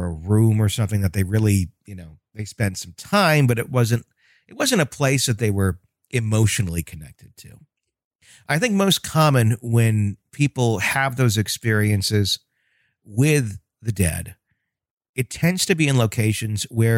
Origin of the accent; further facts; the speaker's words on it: Arkansas, United States; I'm from Arkansas. I was born here, grew up here, and still live in the state. I live in Northwest Arkansas, though I am from the eastern side of the state.